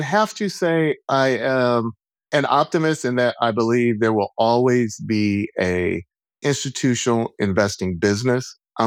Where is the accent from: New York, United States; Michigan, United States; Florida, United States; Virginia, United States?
Michigan, United States; Flint; Born and raised in Flint.